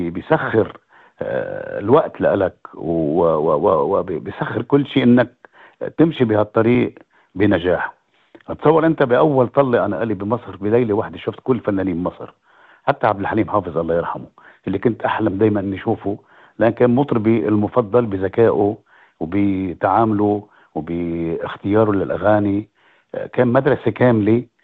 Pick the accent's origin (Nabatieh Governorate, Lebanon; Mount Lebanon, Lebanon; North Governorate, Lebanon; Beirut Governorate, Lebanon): North Governorate, Lebanon; Tripoli; مش لأنه بلدي طرابلس معروفة ببلد الفقير بيسموه أم الفقير